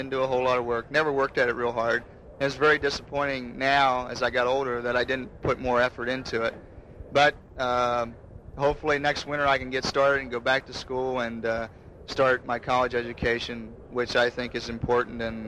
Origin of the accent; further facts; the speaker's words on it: Harrisburg, Pennsylvania, United States; I grew up in New York, Harrisburg area, Pennsylvania, and Goldsboro.